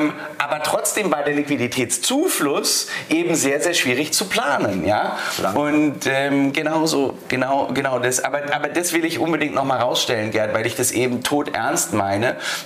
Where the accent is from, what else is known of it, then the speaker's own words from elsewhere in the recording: Baden-Württemberg, Germany; Ja, und meine alte Heimat ist ja in Baden im Schwarzwald.